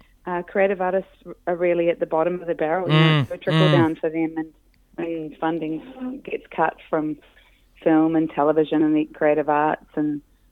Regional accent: Christchurch, Canterbury, New Zealand; Christchurch is my hometown. I grew up in Ototahi, and it's always really exciting and really nerve wracking to come back and play there.

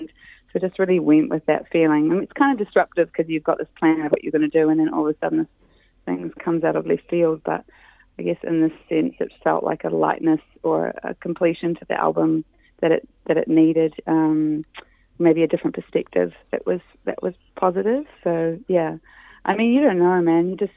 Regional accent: Christchurch, Canterbury, New Zealand; Christchurch is my hometown. I grew up in Ototahi, and it's always really exciting and really nerve wracking to come back and play there.

